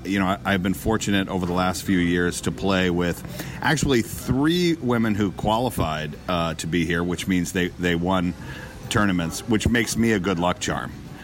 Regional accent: Georgia, United States; I'm sorry. I'm from Georgia, and I have to say it.

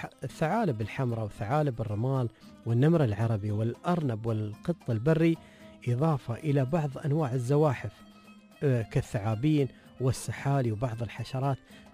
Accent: Dubai, United Arab Emirates; عندنا في دبي

